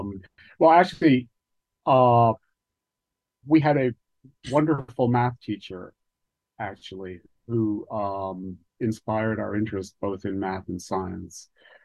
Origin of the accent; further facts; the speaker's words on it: Montreal, Quebec, Canada; I was born and raised in Montreal, in a section of town called Côte-Saint-Luc, which was a young, sort of newly formed suburb. It used to be farmland, but there was this new tract of houses that young families moved into.